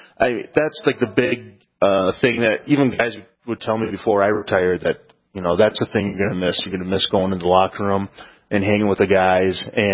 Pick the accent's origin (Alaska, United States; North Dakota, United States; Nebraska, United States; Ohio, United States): North Dakota, United States; Carrington; growing up in a small community where, everybody, and just the tightness, everybody's rooting for you.